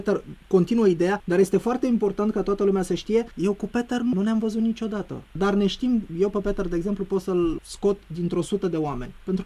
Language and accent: Romanian; Romania; suntem români, suntem din România.